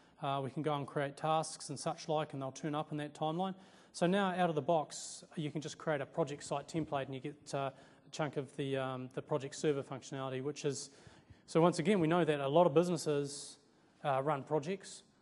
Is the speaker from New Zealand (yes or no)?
yes; Stewart Island, Southland, New Zealand; And I'm from Stewart Island, obviously, so Bluff is fairly close.